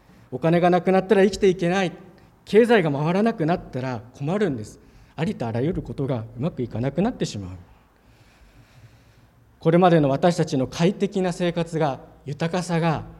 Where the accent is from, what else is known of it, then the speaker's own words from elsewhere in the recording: Hokkaido, Japan; moved away as an adult; also born or lived in Tokyo; now in Fukuoka, Japan; 私はもともと北海道出身でして、その後上京して東京して社会人をしていましたときに、御言葉に感動して証明を受けたと信じてこの福岡へやってきました。